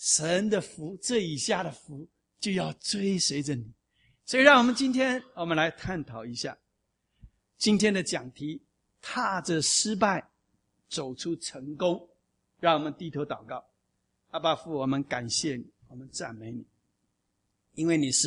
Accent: Taiwan; 因为我是出生在50年代，那个时候国民党迁到台湾的第一代在台湾长大出生的，从小没有鞋子穿

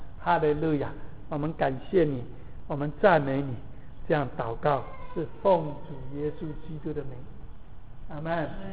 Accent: China; 我们中国人最不习惯这个了，我们有的时候不知道要怎么说

